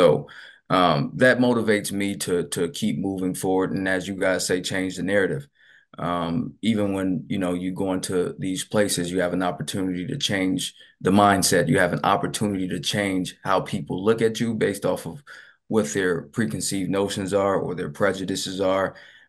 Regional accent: Minnesota, United States; But again, being as though I grew up in Minnesota, it's kind of you deal with that a lot, how to navigate.

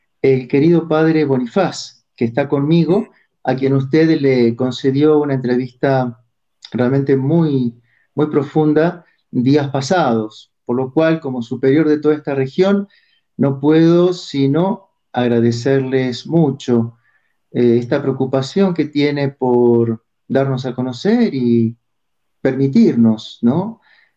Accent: Buenos Aires, Argentina; soy argentino, como siempre digo, mi acento me traiciona, no lo puedo esconder. Nacido en Buenos Aires

